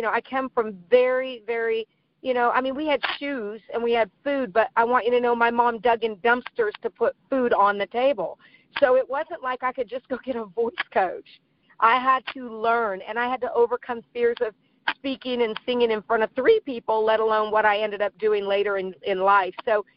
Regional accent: Oakland, California, United States; I was born and raised in the Bay Area of California and then raised near the Oakland area.

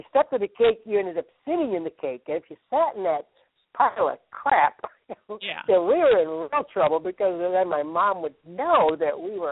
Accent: Kane, Pennsylvania, United States; I actually grew up on a dairy farm in Kane, Pennsylvania.

